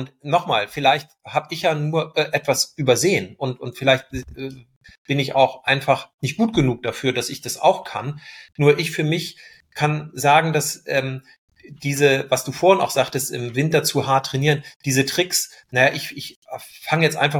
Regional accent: Northern Germany, Germany; da wo ich herkomme aus dem Norden

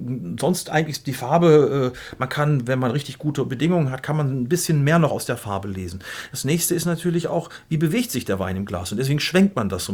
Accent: Gütersloh, North Rhine-Westphalia, Germany; Gibt auch welche, die sagen so aus Gütersloh, sage ich mal aus meiner Heimat, die würden sagen, oh, der ölt aber gut.

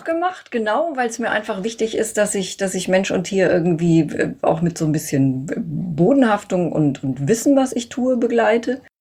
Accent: Bavaria, Germany; born there; also born or lived in Sweden; now in Lower Saxony, Germany; Ich bin in Unterfranken geboren, habe in Lüneburg studiert, bin dann in Niedersachsen hängen geblieben und hier wohne ich heute noch mit ein paar Aufenthalten im Ausland zwischendurch. Also ich habe eine ganze Weile in Schweden gelebt.

